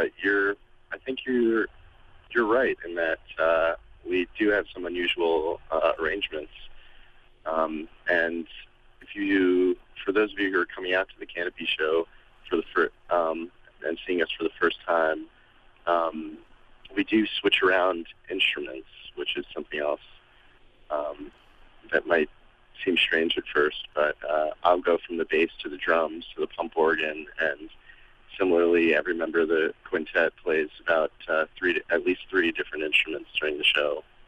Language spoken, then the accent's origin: English; New York, United States; I come from a jazz background. I grew up just outside New York City and used to frequent the jazz nightclubs.